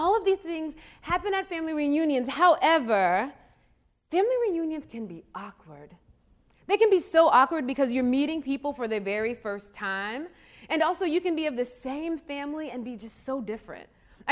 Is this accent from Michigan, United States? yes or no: no; Mississippi, United States; I'm from Mississippi, where knowing a family name tells you a lot about your people.